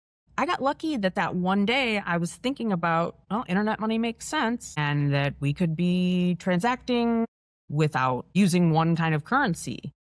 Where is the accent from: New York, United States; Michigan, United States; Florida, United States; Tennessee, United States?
Michigan, United States; Detroit; I come from Metro Detroit, you know, we came from a hardworking blue collar area where you don't talk about investing or anything.